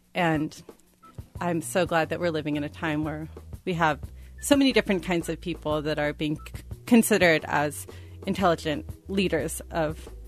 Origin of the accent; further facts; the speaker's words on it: United States; And I identify with her as a woman, and I am an American